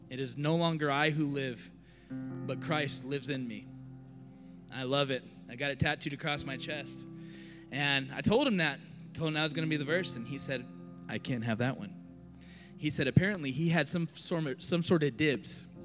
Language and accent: English; Chandler, Arizona, United States; moved away; I'm from Chandler, Arizona. My family and I, we moved here in February of 22.